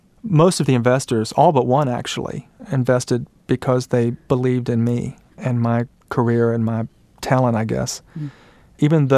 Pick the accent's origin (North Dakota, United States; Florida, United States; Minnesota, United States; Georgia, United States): Georgia, United States; Macon; I grew up with Mike in Macon, Georgia. We sang in church choir together.